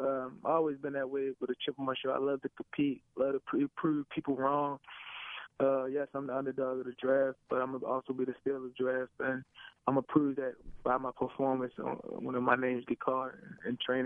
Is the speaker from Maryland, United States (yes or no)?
yes; Baltimore, Maryland, United States; I'm from Baltimore. I grew up being a Ravens fan.